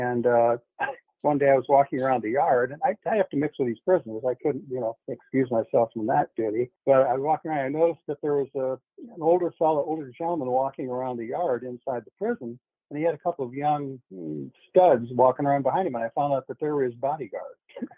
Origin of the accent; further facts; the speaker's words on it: South Dakota, United States; I also wrote the jail standards, the legal jail standards for my home state of South Dakota.